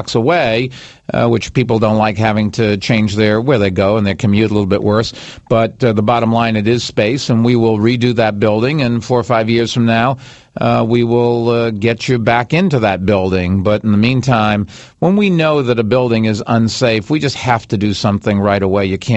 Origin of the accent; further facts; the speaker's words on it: Boston, Massachusetts, United States; Larry, I grew up in Boston where, believe this or not, people...